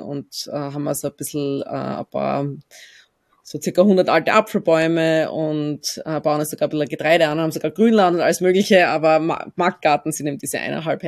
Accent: Austria; born or raised there

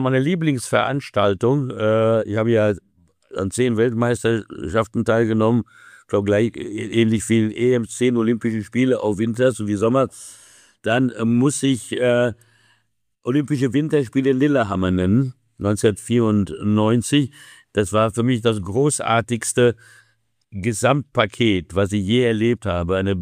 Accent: Wiesbaden, Hesse, Germany; Also ich komme ja aus Wiesbaden.

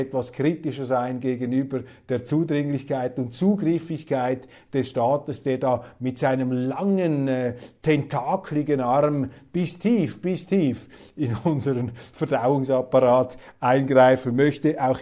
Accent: Switzerland; now in Germany; Eine zweite Meldung, die ich als Schweizer besonders aufsehenerregend fand

